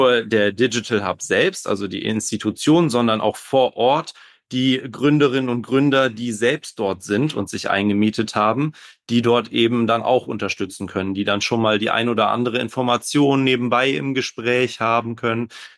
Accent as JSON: {"language": "German", "town": "Sankt Augustin", "region": "North Rhine-Westphalia", "country": "Germany", "tie": "born or raised there", "lives_now": "Bonn, Germany", "said": "Ich komme ursprünglich aus St. Augustin und bin dort auch bis zum Abitur zur Schule gegangen."}